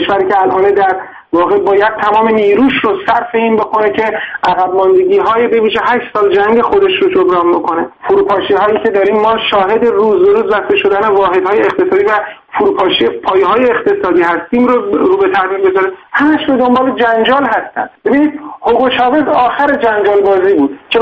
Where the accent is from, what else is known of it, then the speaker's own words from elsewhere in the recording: Iran; به عنوان یک ایرانی، من ایرانی رو.